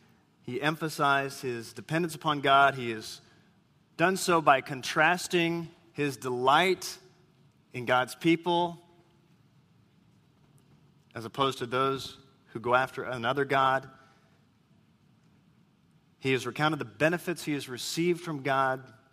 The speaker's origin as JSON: {"language": "English", "town": "Whittier", "region": "California", "country": "United States", "tie": "born there", "said": "my bedroom in the house I was born in Whittier, you know."}